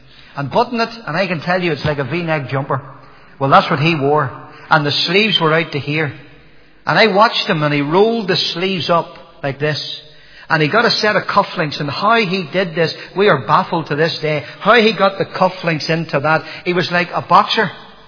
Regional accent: Nottingham, East Midlands, United Kingdom; born there; I was born in England, in Nottingham. I know that when you hear my accent now, you say it's impossible for that fellow to be born in England, but I was born there, and My father was serving in the army.

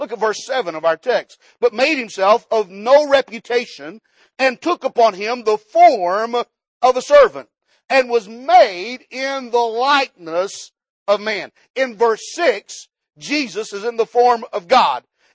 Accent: West Virginia, United States; Growing up in West Virginia, I heard

